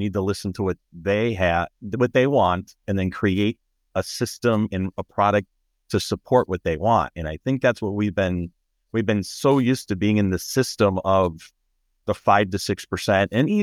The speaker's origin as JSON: {"language": "English", "region": "Illinois", "country": "United States", "said": "my home state is Illinois, so that's where I've been licensed the longest."}